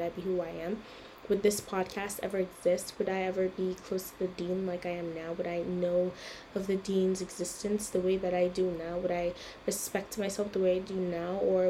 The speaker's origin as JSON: {"language": "English", "country": "Nigeria", "tie": "born or raised there", "said": "growing up in Nigeria and what I honestly, my two cents on how it is growing up as a Nigerian female, a black Muslim female"}